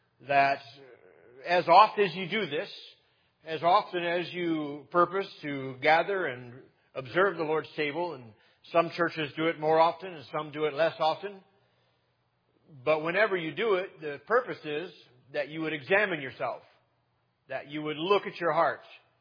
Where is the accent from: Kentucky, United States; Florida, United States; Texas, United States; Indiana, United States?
Texas, United States; El Paso; growing up in El Paso, Texas, the majority of my friends were Mexicans.